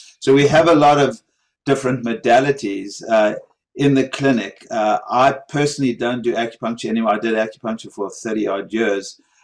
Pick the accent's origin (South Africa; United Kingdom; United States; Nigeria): South Africa; growing up in South Africa, during apartheid, and being, you know, came from a very political family that was against apartheid.